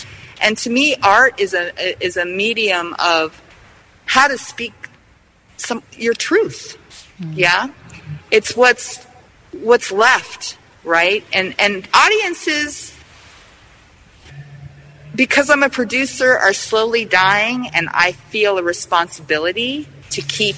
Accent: San Francisco, California, United States; And I grew up in San Francisco. I'm Sicilian, Italian, and Scottish. And my family is second generation.

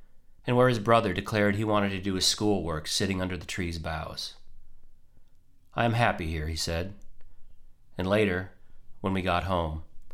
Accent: Georgia, United States; I am one of the 1 million Georgians who filed for unemployment in the past month.

